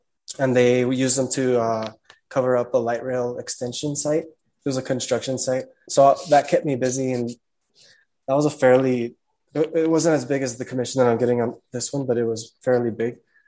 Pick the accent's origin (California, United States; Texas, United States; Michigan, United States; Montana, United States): Texas, United States; El Paso; I was born here in El Paso, Texas in 82. I'm 38 years old. I went to Huey Elementary, and then I went to Ross Middle School, and then I graduated from Burgess.